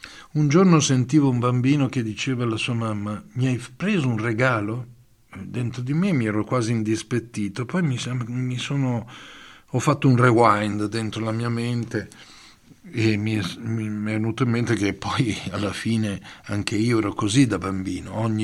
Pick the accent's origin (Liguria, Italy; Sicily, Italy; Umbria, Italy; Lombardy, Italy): Lombardy, Italy; Milan; E non perché sono milanese, ma vi posso garantire che veramente il cielo di Lombardia è qualcosa di straordinario